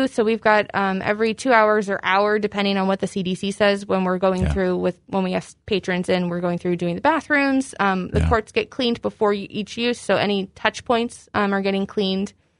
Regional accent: Galesburg, Illinois, United States; Grew up here, graduated from Galesburg High School.

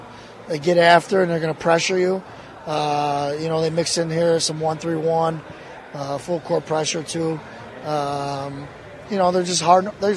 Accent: Chicago, Illinois, United States; Chicago, St. Pat. I went to St. Pat's.

